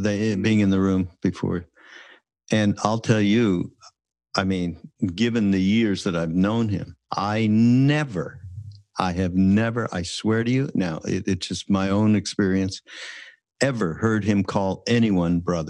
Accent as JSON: {"language": "English", "town": "Montreal", "region": "Quebec", "country": "Canada", "said": "I'm from Quebec, right? From Montreal."}